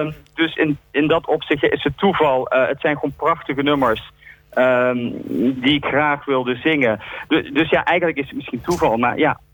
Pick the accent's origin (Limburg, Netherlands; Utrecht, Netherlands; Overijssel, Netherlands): Limburg, Netherlands; Meerssen; accent: Meerssen dialect; En het is de dialect uit Meersen waar ik zeg maar geboren ben en opgegroeid. Dus vandaar dat ik het graag in mijn eigen dialect wilde zingen uit Meersen.